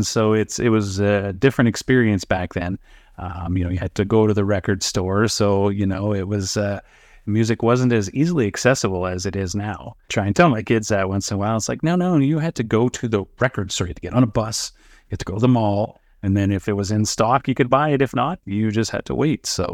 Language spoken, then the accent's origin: English; Calgary, Alberta, Canada; Oh, I was raised in Calgary for my whole life.